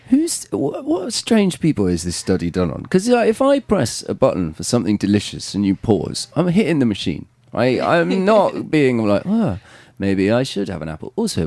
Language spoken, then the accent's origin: English; East Midlands, United Kingdom; So I grew up in Nottinghamshire